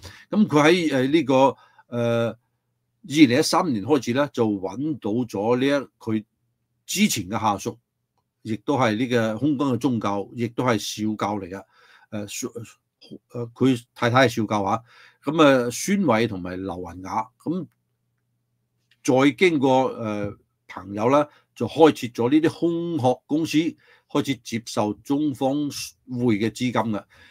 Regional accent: Hong Kong

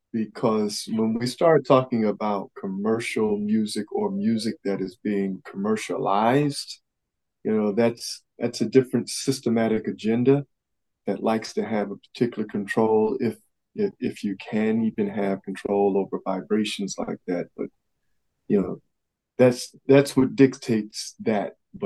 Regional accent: Alliance, Ohio, United States; So growing up in the Midwest in a little town called Alliance, Ohio.

